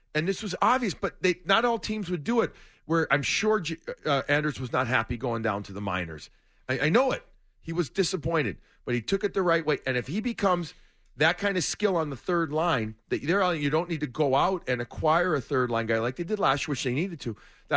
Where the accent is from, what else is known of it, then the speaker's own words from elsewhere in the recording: Chicago, Illinois, United States; And I'm from Chicago originally